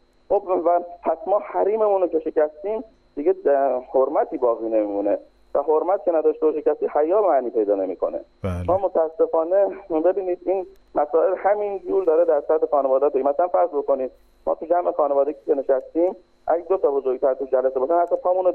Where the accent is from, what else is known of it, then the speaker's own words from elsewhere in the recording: Iran; یه نفر میاد تو خیابونهای همین ایران و کشور خودمون و شهر خودمون